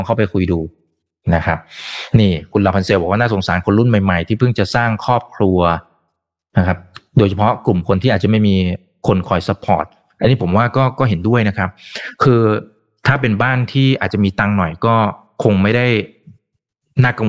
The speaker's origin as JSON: {"language": "Thai", "region": "Nong Khai", "country": "Thailand", "lives_now": "Bangkok, Thailand", "said": "จริงๆผมเป็นคนต่างจังหวัดผมจะเข้าใจความรู้สึกดีนะครับผมเป็นคนหนองคายนะตอนที่เข้ามากรุงเทพใหม่ๆเนี่ย"}